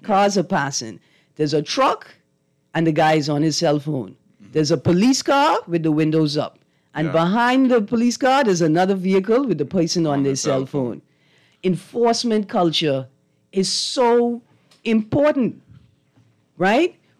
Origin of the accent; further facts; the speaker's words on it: Nassau, New Providence, Bahamas; That's where I grew up on the Eastern Road.